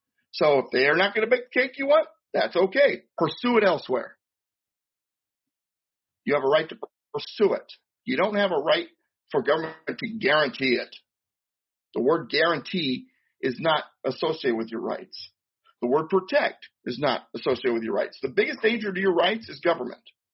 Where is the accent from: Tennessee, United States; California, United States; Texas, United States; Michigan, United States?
California, United States; Long Beach; I grew up in North Long Beach, near South Compton. For those of you in Southern California, you know the area.